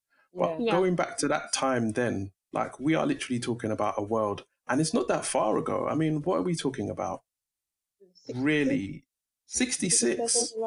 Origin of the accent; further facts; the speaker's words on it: Brixton, London, United Kingdom; born there; I was born in Brixton. You know, everybody, my dad had a record shop in Brixton. Everybody I knew who was working was of color or Caribbean.